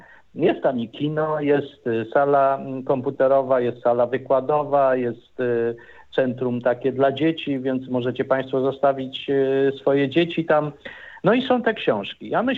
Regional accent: Sopot, Pomeranian Voivodeship, Poland; Sopot, moja miejscowość rodzinna, moja mała ojczyzna do dzisiaj

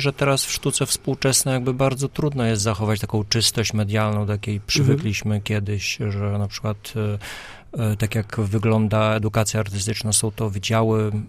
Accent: Biłgoraj, Lublin Voivodeship, Poland; Jestem z Biłgoraja.

